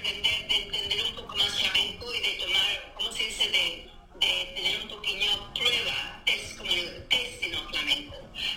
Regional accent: General Terán, Nuevo León, Mexico; born there; nací en México, en un pueblo pequeño, muy cerca de la ciudad de Monterrey, en el noreste de México, el pueblo se llama General Terán.

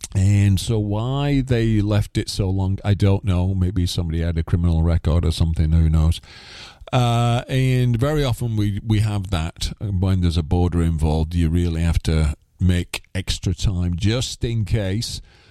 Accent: Blackpool, North West England, United Kingdom; I'm from the Northwest, being based out of Blackpool, I guess.

